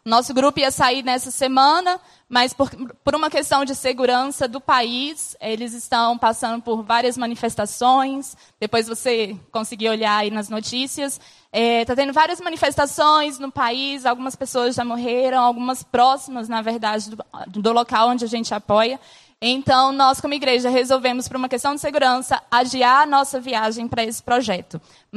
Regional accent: Brasília, Federal District, Brazil; born there; E eu nasci aqui em Brasília, uma cultura que a gente fala que é uma cultura fria

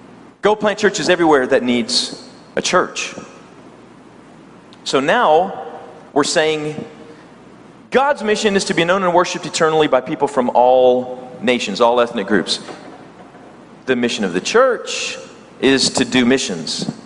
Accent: the South, United States; accent: Southern US; That's kind of a little bit of my southern accent from the United States.

